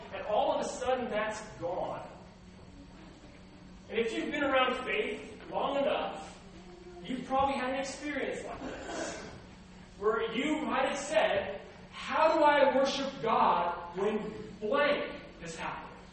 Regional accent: Los Angeles, California, United States; I grew up in Los Angeles. I actually worked at my home church.

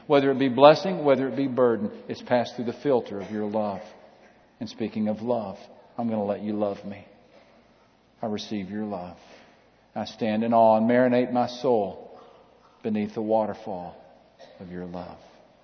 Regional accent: Texas, United States; Where I grew up in West Texas, there was a town called No Trees, Texas.

